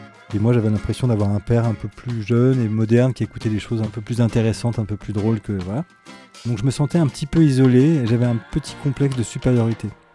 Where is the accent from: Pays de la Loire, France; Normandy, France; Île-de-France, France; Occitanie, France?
Île-de-France, France; Nogent-sur-Marne; je suis né dans le Val-de-Marne, donc à l'est de Paris, dans une petite ville qui s'appelle Nogent-sur-Marne, qui est une petite ville derrière le bois de Vincennes. Et je vivais dans une petite maison